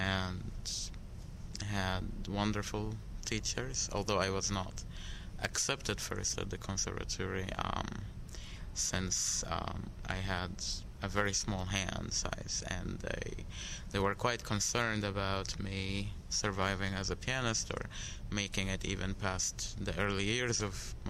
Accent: Cairo, Cairo Governorate, Egypt; English is a second language; moved away as an adult; now in United States; originally, I come from Cairo, Egypt. I was born there, and we're Coptic Christians, and I grew there and lived in Cairo till I was 21, and then I moved to the States for studies

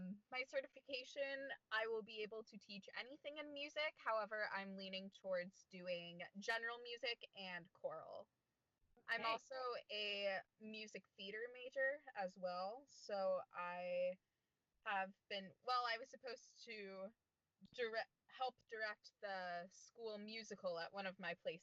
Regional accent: Hoffman Estates, Illinois, United States; So I am from Hoffman Estates, Illinois, and I am music ed.

